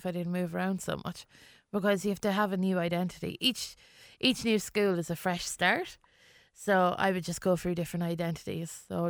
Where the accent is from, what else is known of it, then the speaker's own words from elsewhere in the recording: England, United Kingdom; born there; I was English. Do you know, like, I was born in England, and the culture, like, my family are builders, so we just go wherever the work is.